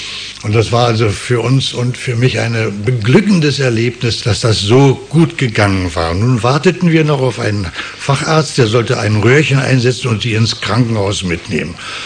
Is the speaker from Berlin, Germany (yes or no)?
yes; Berlin, Germany; Als Berliner ist man ja auch meistens anpassungsfähig, nicht? Und ich habe dann auch relativ schnell ein bisschen Plattdeutsch gelernt.